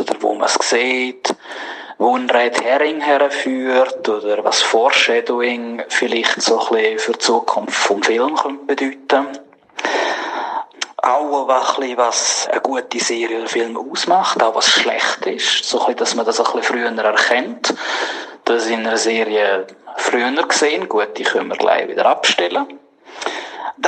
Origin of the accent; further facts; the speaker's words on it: Switzerland; aus der Schweiz.